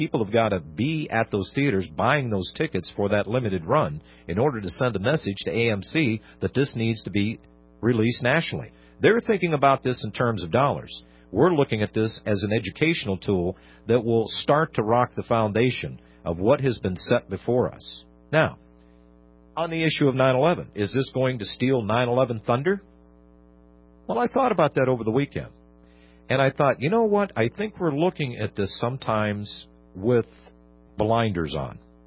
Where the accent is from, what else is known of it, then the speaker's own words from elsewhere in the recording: United States; You're an American, and I'm talking to you. I'm an American.